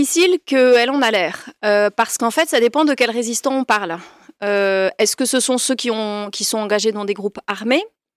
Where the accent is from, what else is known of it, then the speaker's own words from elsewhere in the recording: Auvergne-Rhône-Alpes, France; La Roquebrune, c'est dans le Cantal et moi je viens du Cantal.